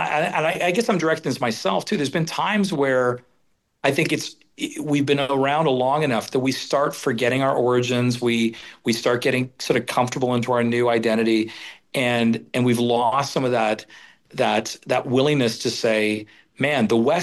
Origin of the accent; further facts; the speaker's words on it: Canada; now in United States; I feel I've got authority to say this as both a Canadian and a full American now, by the way, full American citizen.